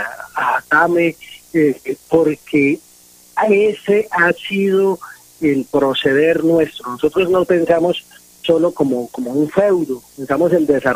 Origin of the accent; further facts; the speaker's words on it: Colombia; Por encima de todo, somos colombianos, somos latinoamericanos